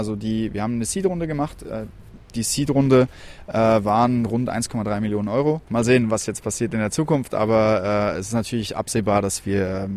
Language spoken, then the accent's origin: German; Switzerland; now in Germany; Ich komme aus der Schweiz ursprünglich